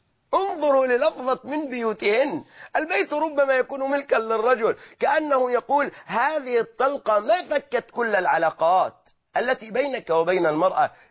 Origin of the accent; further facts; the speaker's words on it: Egypt; نحن في واقعنا كمصريين